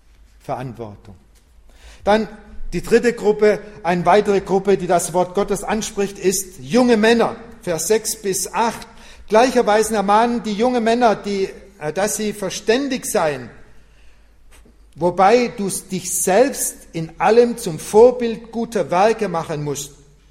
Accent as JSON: {"language": "German", "country": "Argentina", "second_language": "German", "lives_now": "Germany", "said": "ich weiß jetzt nicht, wie hier in Deutschland, aber bei uns in Argentinien ist manchmal so"}